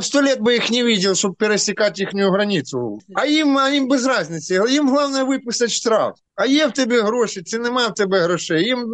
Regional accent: Kherson Oblast, Ukraine; Якщо я з Херсонської області, но з окупованої території, мені дадуть російський паспорт.

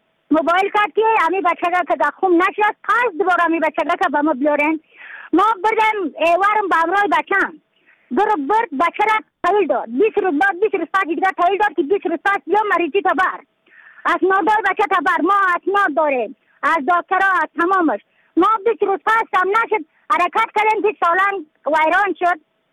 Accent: Badakhshan, Afghanistan; از بدخشان هستم، مرکز بدخشان لسوالی اکلی پایان قیره وینگ

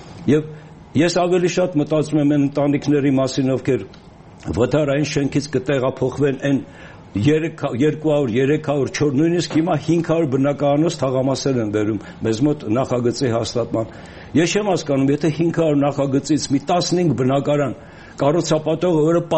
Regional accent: Yerevan, Armenia; որպես Երևանցի

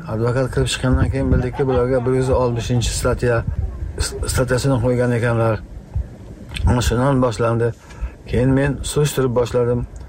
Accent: Tajikistan; now in Uzbekistan; 1997-yil oilaviy biz Xatlon viloyatidan Surxondaryo viloyatining Jahron tumaniga ko'chib keldik.

